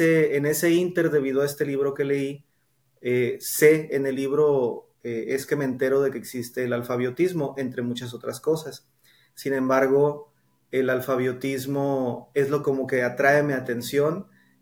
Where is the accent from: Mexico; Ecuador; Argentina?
Mexico; Tijuana, Baja California; yo soy nacido en Tijuana, Baja California, raro tijuanense que es 100%, ya que mis padres también son de Tijuana.